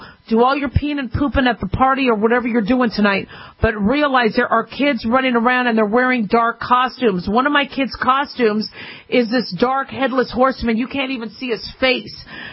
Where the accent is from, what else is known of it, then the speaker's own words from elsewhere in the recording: Scottsdale, Arizona, United States; also born or lived in Las Vegas; I grew up in Las Vegas in Scottsdale, Arizona, and so we would find, you know, bugs